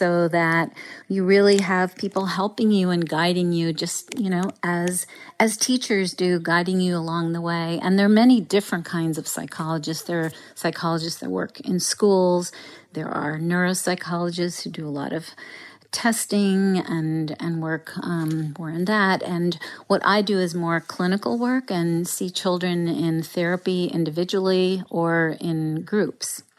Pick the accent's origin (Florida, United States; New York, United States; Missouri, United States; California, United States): New York, United States; Queens; English is a second language; So I grew up in New York, in Queens, New York, as a child of immigrants, and we did not speak English at home. We spoke Russian and Armenian.